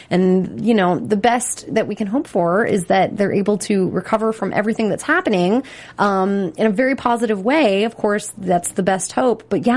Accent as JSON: {"language": "English", "region": "California", "country": "United States", "said": "Okay, so I'm from California. We do not have tornadoes here at all."}